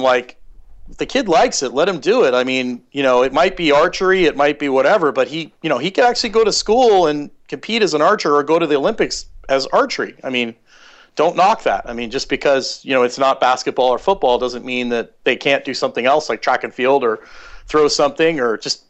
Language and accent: English; Fort Saskatchewan, Alberta, Canada; Well, I grew up in Canada. I was I lived most of my life in Fort Saskatchewan, Alberta, which is near Edmonton, so way up there.